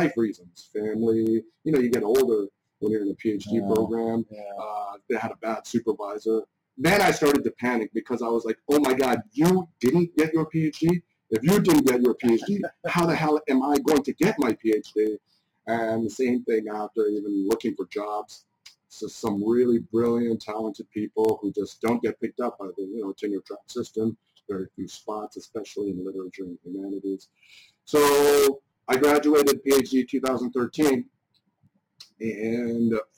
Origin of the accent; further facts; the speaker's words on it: Canada; also born or lived in Pakistan; I was born in July 1981. I'm dating myself. And our family moved to Canada in December 1981. So I virtually have no memory of Pakistan. And in our household, we only spoke English.